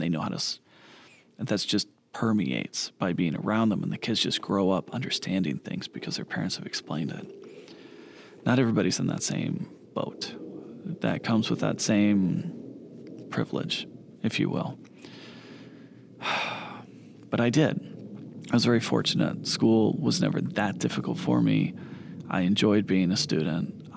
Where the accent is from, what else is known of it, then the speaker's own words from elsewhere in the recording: Texas, United States; I grew up in South Texas.